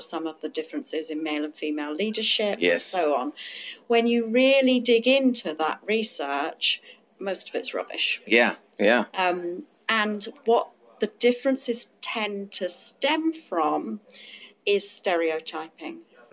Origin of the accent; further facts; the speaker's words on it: United Kingdom; You know, as a Brit, we suppress that.